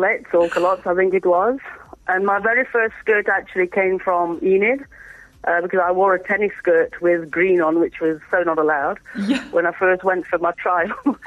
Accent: Coalville, East Midlands, United Kingdom; I grew up in a place called Colville in Leicestershire in the Midlands.

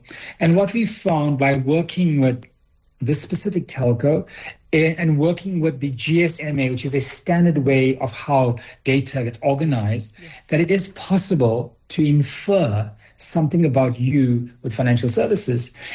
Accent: Chatswood, New South Wales, Australia; So I grew up in Chatswood, and we grew up with streets that had numbers and not names.

